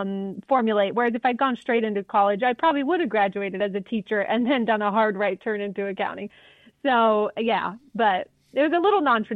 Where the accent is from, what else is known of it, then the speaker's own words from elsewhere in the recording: Washington, United States; now in Kansas City, United States; I grew up in the Northwest in Washington. Went to community college in Nebraska.